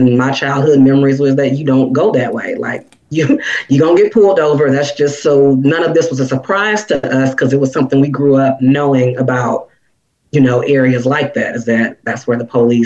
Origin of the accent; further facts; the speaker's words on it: St. Louis, Missouri, United States; Okay. I mean, I'm a St. Louis native.